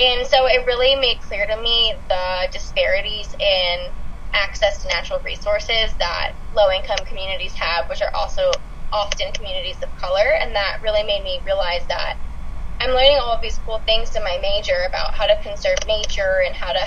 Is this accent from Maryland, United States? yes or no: yes; Potomac, Maryland, United States; I guess I can start by growing up in Potomac, like you're right in the suburbs of DC.